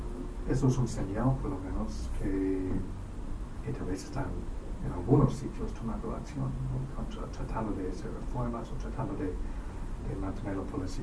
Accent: Canada; soy de Canadá. Soy de Canadá, pero yo pienso que sí

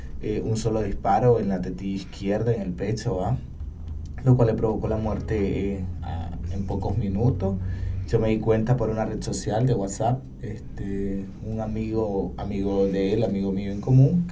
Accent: Managua, Nicaragua; En Managua, sí, nosotros somos de Managua, de la capital.

